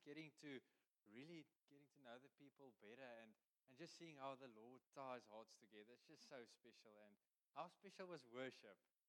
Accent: Kimberley, Northern Cape, South Africa; So I grew up in Kimberley in the Northern Cape. You'll probably hear from my English.

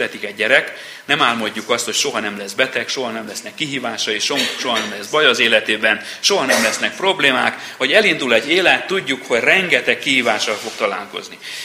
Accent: Transylvania, Romania; Egy magyar faluban nőttem fel, románul úgy annyit tanultam, mint ti oroszul annak idején

